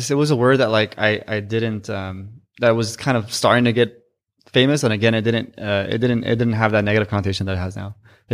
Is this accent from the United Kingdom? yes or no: no; Los Angeles, California, United States; growing up in East LA and like poor